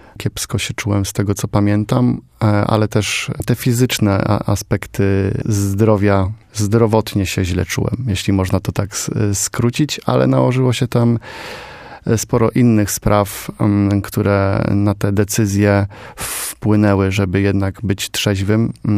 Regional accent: Poznań, Greater Poland Voivodeship, Poland; ja się tutaj urodziłem w Poznaniu i obecnie jestem tutaj najbardziej i najintensywniej, natomiast też jestem związany ze Środą Wielkopolską

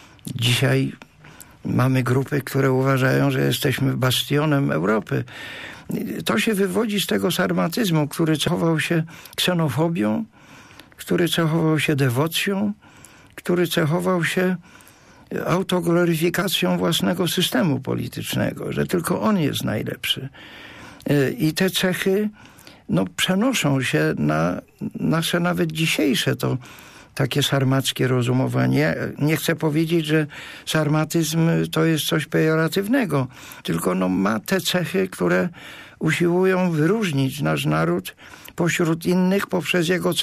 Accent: Greater Poland Voivodeship, Poland; I ja jako Wielkopolanin się bardzo tutaj buntuję przeciwko temu

